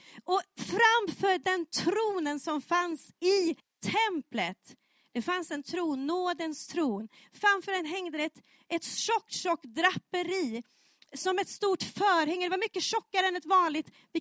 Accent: Höör, Skåne, Sweden; Och ja, jag vill gratta, jag är från Hör, från Skåne.

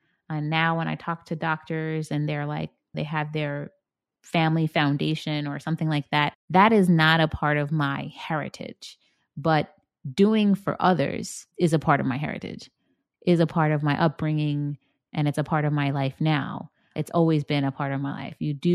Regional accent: Bronx, New York, United States; So I grew up in the Bronx. My parents are from Barbados.

